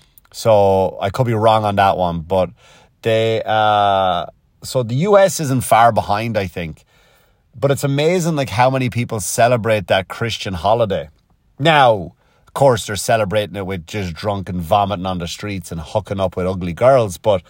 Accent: Ireland; I did this bit about my Irish accent and people trying to do it. And ever since then, I know two or three other Irish comics have done the same bit almost word for word.

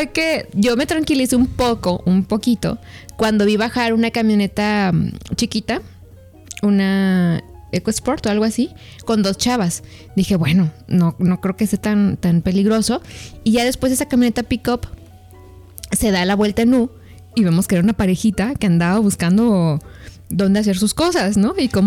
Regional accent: Mexico; somos mexicanos, vivimos en Guadalajara

